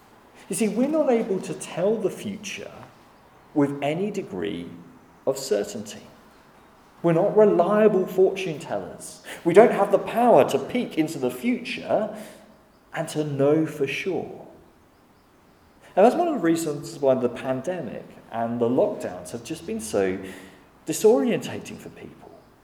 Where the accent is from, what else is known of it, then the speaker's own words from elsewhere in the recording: Saxmundham, East of England, United Kingdom; I grew up kind of in Saxmundham, further east.